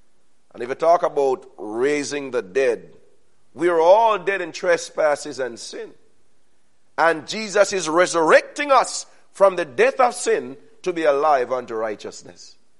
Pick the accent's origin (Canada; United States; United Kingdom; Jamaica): Jamaica; And I'm from Jamaica. And so when I get angry, I naturally speak Jamaican. English is not good enough to carry it.